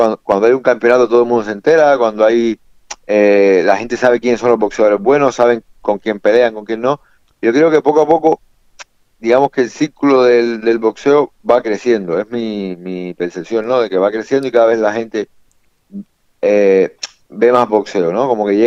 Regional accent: Cuba; Mira, yo soy cubano

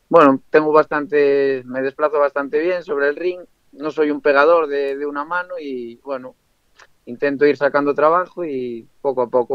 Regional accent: Ribadeo, Galicia, Spain; also born or lived in Figueres; Sí, nací en Figueras, pero yo me crié en Ribadeo ya. Entonces, como quien dice, me crié en Galicia ya toda la vida.

